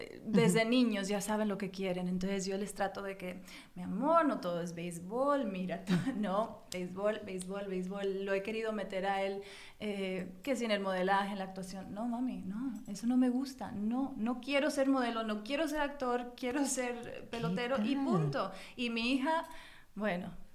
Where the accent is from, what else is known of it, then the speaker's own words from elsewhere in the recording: United States; born there; yo nací en Estados Unidos, pero mis padres los dos son mexicanos y dentro de nuestro hogar, o sea, todavía es muy mexicano, o sea, eso predomina definitivamente el mexicano en mi familia.